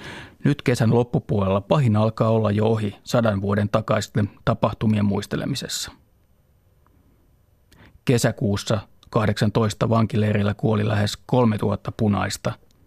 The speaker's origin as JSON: {"language": "Finnish", "town": "Lahti", "region": "Päijät-Häme", "country": "Finland", "tie": "born or raised there", "said": "Lapsuuden kotikaupunkini Lahden keskellä sijaitsee Fellmanin puisto. Koululaisena ajoin sen ohi bussilla joka päivä."}